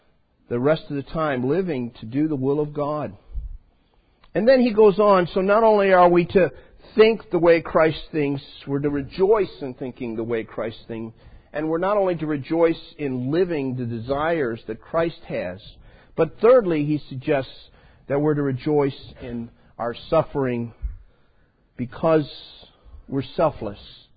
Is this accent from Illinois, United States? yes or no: yes; Chicago, Illinois, United States; I'm from the North Chicago or West Chicago area. I know the culture you live in.